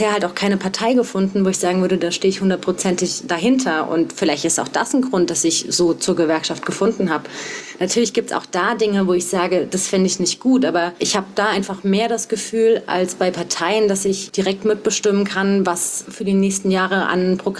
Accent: Saarland, Germany; Also ich komme ja aus dem Saarland

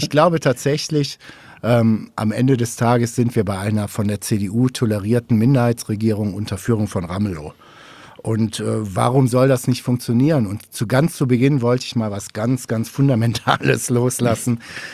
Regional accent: North Rhine-Westphalia, Germany; ich komme aus NRW.

